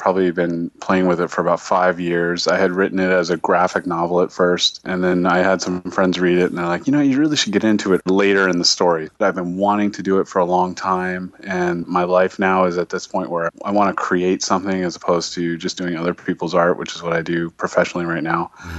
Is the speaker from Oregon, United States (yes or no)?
yes; Oregon, United States; now in New York, United States; Yeah, I live in New York. I'm actually from Oregon originally, but settled in New York.